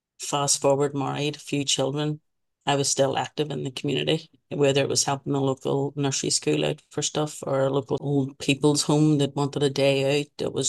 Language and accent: English; Northern Ireland, United Kingdom; born there; The Falls Road area where I was born was a very working class and very deprived area.